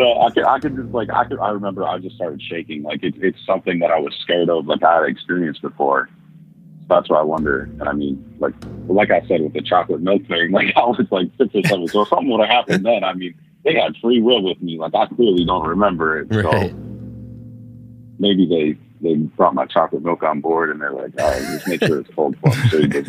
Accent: Minnesota, United States; I'm from Minnesota.

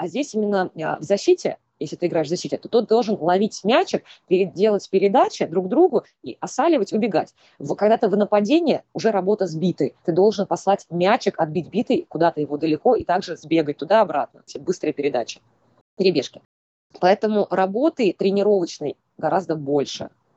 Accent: Ufa, Bashkortostan, Russia; now in Saint Petersburg, Russia; Ну, получается, просто я из Уфы выбрала, что я поняла для себя, что я бы хотела переехать либо в Краснодарский край, либо в Санкт-Петербург. Съездив туда и туда, посмотрела, я поняла, что я хочу жить все-таки в Санкт-Петербурге.

